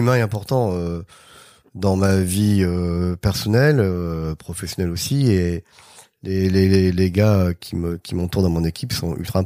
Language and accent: French; Arcachon, Nouvelle-Aquitaine, France; also born or lived in Bordeaux; Alors moi, je suis originaire de Bordeaux. J'ai grandi à Arcachon.